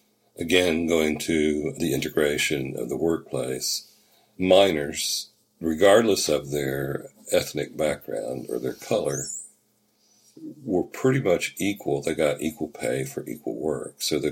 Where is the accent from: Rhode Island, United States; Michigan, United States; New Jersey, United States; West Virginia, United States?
West Virginia, United States; Mount Hope; there were dozens of mining communities around the hub, which was my hometown of Mount Hope.